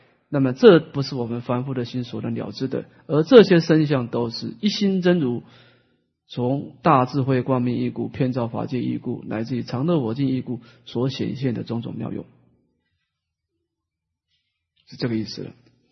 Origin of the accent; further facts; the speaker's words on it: Taiwan; 跟我们台湾人的发音不一样啊